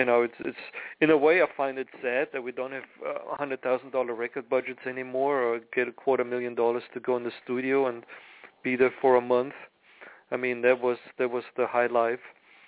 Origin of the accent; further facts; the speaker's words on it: Munich, Bavaria, Germany; I mean, I grew up in Munich, Germany, so if there was a cool station